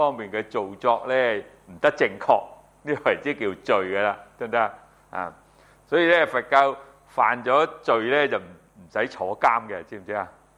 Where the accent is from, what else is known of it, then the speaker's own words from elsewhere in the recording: China; 我哋中国人嘅思想同人哋唔同噶，其实。